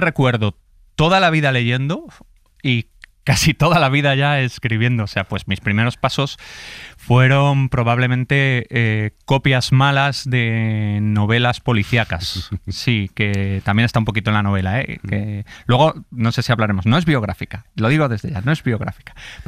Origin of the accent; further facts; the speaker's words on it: Castile and León, Spain; porque en mi pueblo no había ni biblioteca. Lo que llegaba era esta cosa que se inventó maravillosa, la comunidad de Castilla y León, que era el bibliobús.